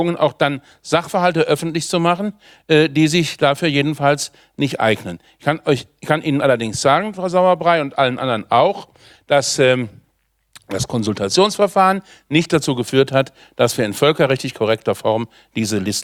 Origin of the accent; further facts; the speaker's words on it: Germany; Tatbeständen, die uns als Deutsche betreffen